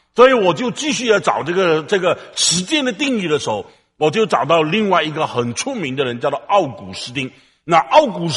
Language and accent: Chinese; China; 但是我们中国人呢还聪明一点。